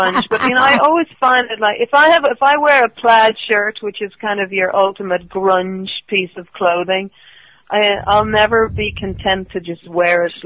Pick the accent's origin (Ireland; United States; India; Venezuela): Ireland; because I'm Irish, too, you know.